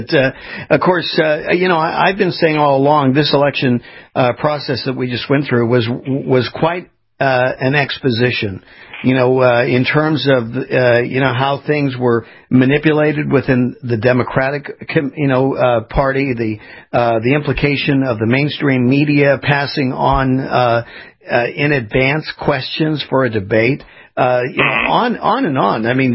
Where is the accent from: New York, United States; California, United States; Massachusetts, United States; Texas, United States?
California, United States; moved away; I mean, I was born and raised in California 4 years ago, moved here to the east in Florida